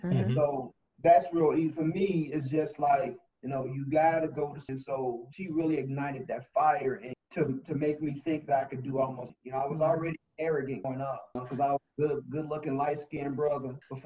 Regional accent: Chicago, Illinois, United States; I mean, I grew up in Englewood in Chicago. It's the south side part of the city, for those of you who are listening.

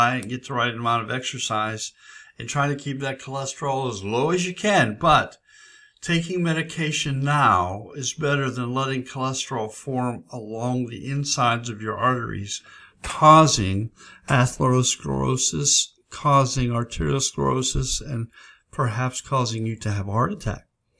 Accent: Pennsylvania, United States; I used to live in Pennsylvania. I was born and raised in Pennsylvania.

